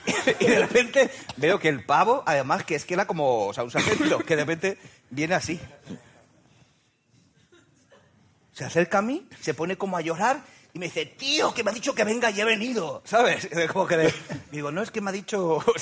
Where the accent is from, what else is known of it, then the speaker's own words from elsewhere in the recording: Barcelona, Catalonia, Spain; born there; Y yo nací en Barcelona